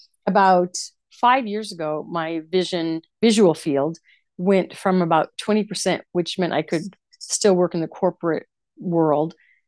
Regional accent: Montclair, New Jersey, United States; also born or lived in New York; now in Houston, United States; I basically lose my hometown, which is Montclair, New Jersey. We end up in Houston, Texas

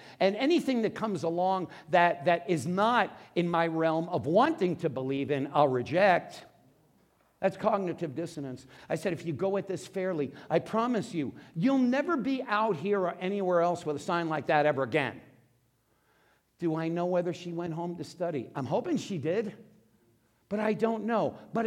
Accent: New York, United States; I said, it's okay. I'm from New York.

